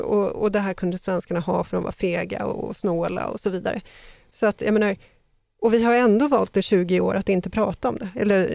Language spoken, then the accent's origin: Swedish; Sweden; Jag menar, vi har vant oss för att leva under terrorhot därför att vi är svenskar.